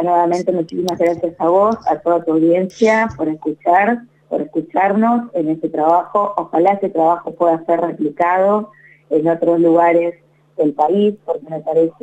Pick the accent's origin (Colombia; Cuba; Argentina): Argentina; Chaco; now in Mar del Plata, Argentina; yo soy del Chaco, así que amo esta provincia, puntualmente hoy estoy viviendo en Mar del Plata, pero amo esta provincia y es una provincia con la cual tengo a mis familiares, mis padres